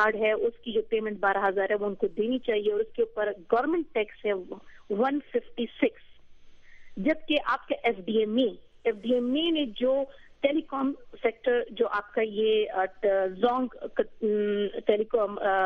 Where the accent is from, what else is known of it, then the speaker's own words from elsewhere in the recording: Federally Administered Tribal Areas, Pakistan; میرا ان علاقوں سے تعلق ہے, وہاں پر آنا جانا ہے